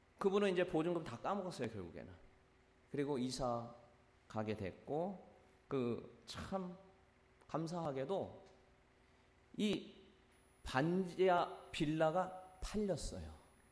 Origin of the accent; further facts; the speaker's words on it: Chungcheong, South Korea; 제가 착해가지고 충청도 사람이니까